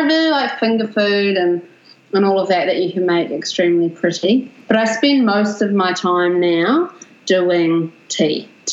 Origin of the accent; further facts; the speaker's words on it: New Zealand; now in Melbourne, Australia; because I moved down from New Zealand, actually.